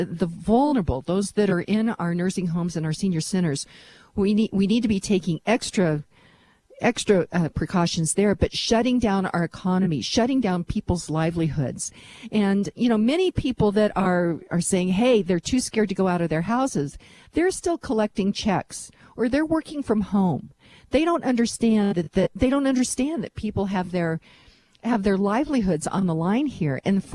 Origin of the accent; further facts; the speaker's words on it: Lone Tree, Colorado, United States; so this edict that we have in my hometown of Lone Tree